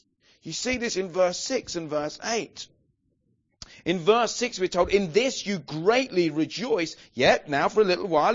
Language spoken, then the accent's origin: English; England, United Kingdom; Now, I know we're English